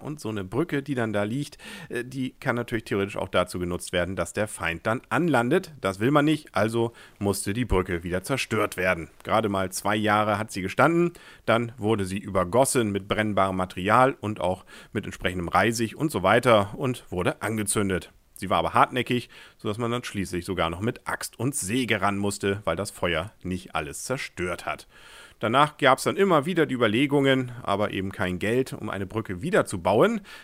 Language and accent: German; Kiel, Schleswig-Holstein, Germany; Ist ja eigentlich auch eine schöne Sache als Kieler, wenn man an den Strand will, einfach mal ja, so knapp eine halbe Stunde mit der Bahn dann zum Strand zu fahren